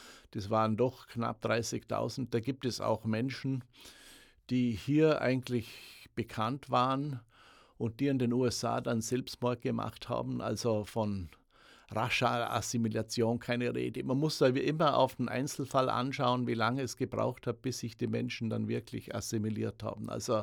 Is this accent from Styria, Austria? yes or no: no; Vorarlberg, Austria; accent: Bregenzerwald dialect; now in United States; in meiner Heimat, im Brengzer Wald in Vorarlberg, angenommen zu werden, habe ich weiterhin den Dialekt sprechen müssen. Wenn ich den Bregenzerwälder Dialekt, der sehr eigenartig ist und sehr ans Schweizerdeutsche anmutet, nicht gesprochen hätte